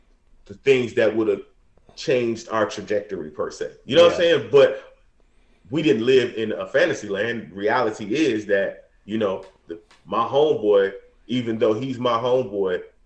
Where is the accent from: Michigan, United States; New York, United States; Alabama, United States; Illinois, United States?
Michigan, United States; Detroit; It wasn't like, you know, we grew up in Detroit, in the hood.